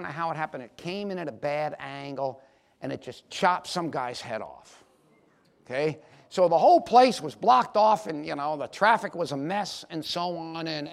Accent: Miami Beach, Florida, United States; I remember I was 17 years old, and I grew up in Miami Beach. That's where I grew up.

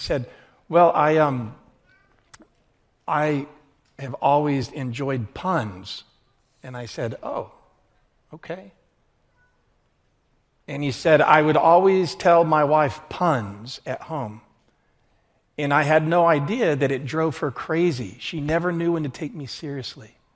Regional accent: Atlanta, Georgia, United States; I grew up in Atlanta, and I must confess to you that I was given permission to watch Saturday Night Live at a young age.

